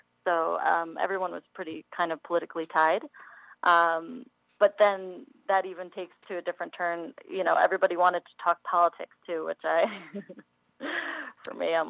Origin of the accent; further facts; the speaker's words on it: New York, United States; as a New Yorker, it's like something that's always on our mind, you know?